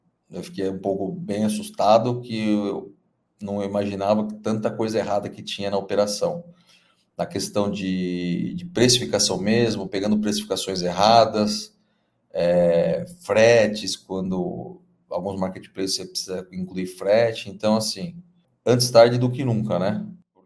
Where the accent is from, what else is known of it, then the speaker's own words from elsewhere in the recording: Itu, São Paulo, Brazil; eu sou do interior de São Paulo, de Itu